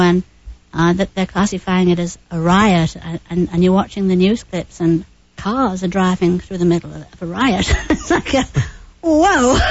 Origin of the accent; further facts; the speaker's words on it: United Kingdom; that's one thing that's sort of a bit embarrassing about being British, the soccer hooligans.